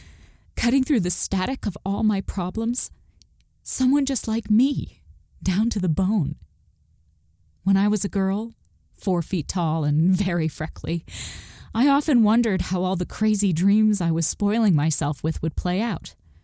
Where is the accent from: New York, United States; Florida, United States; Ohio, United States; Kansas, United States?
Kansas, United States; Sawyer; Yes, I grew up in St. John's, but for my money, I'd say the majority of my childhood was spent in Sawyer, Kansas.